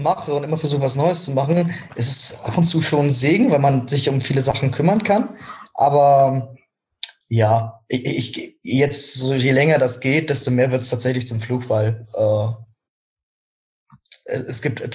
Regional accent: Rostock, Mecklenburg-Vorpommern, Germany; now in Hamburg, Germany; Ich komme eigentlich aus Rostock.

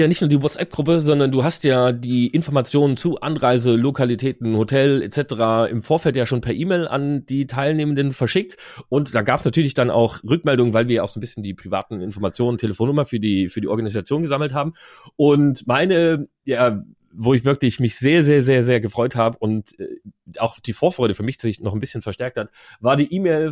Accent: Darmstadt, Hesse, Germany; Ich komme ja aus Darmstadt, oder zumindest auf jeden Fall aus dem mitteldeutschen Raum.

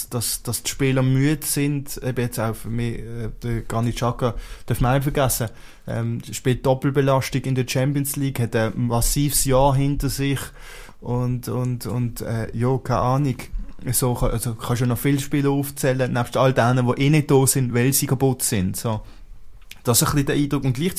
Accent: Switzerland; den wir als Schweizer Fans jetzt mittlerweile haben.

